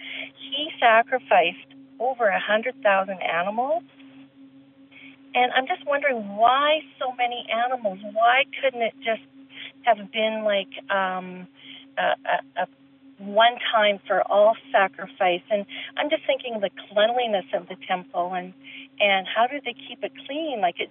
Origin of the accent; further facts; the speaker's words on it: Canada; I think I'm just going to say … from Canada from now on.